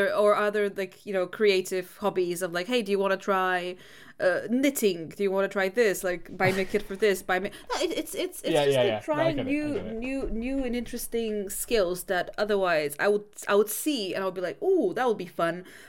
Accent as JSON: {"language": "English", "country": "Bulgaria", "tie": "born or raised there", "lives_now": "United Kingdom", "said": "Growing up in Bulgaria, like, because Bulgaria is one of those countries in Europe that's we get both extremes."}